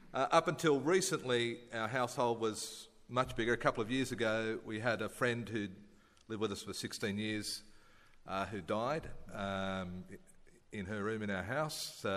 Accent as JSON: {"language": "English", "town": "Sydney", "region": "New South Wales", "country": "Australia", "tie": "born or raised there", "said": "Born and bred in Sydney, spent all my life in Sydney except for 5 years when I was a Presbyterian minister out in Leeton, out near Griffith, between Griffith and Narrandra."}